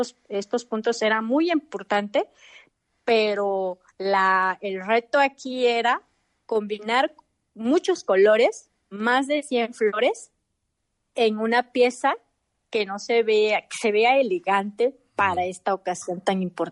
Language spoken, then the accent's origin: Spanish; Oaxaca, Mexico; Así es un bordado de flores, que es la esencia pues de mi pueblo, es la esencia de la región del Istmo de Tehuantepec.